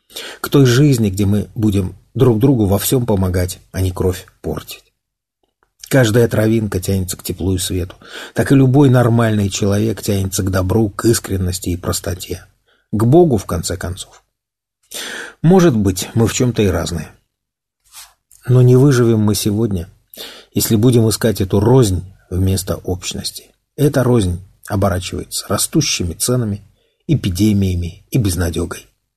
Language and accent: Russian; Belarus; Мы и правда русские белорусы.